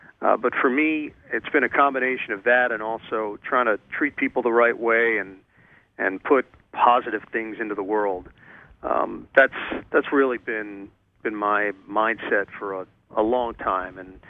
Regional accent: New York, United States; Marv Albert growing up in the New York area, was a huge influence.

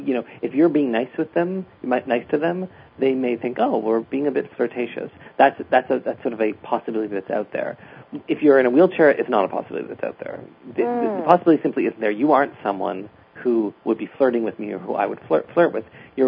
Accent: Canada; I mean, I should say I'm Canadian.

